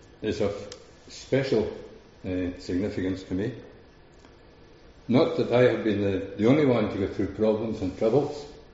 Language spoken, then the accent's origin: English; Strathpeffer, Scotland, United Kingdom; I was brought up in the Psalms in a little church in Strathpeffer.